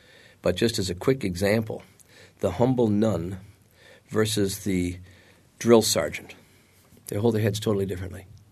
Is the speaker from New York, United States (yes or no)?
no; St. Paul, Minnesota, United States; Minnesota, St. Paul, Minnesota.